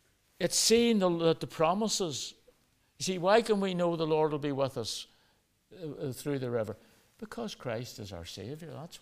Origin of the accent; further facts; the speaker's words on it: Belfast, Northern Ireland, United Kingdom; I grew up in Belfast as a boy.